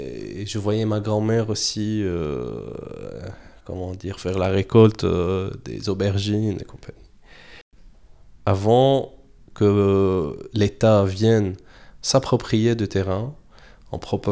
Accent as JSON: {"language": "French", "town": "Damascus", "region": "Damascus Governorate", "country": "Syria", "tie": "born there", "said": "C'est comme ça, en tout cas, quand on le prononce à la française. Je suis né en Syrie, à Damas, dans un petit quartier historique de la ville. Un quartier connu d'être le quartier des soufis."}